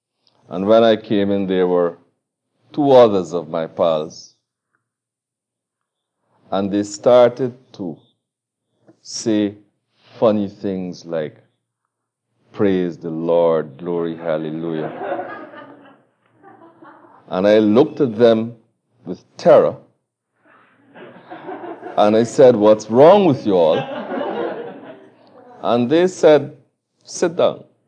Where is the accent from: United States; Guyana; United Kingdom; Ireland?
Guyana; born there; I was born in Guyana. And was the product of a religious home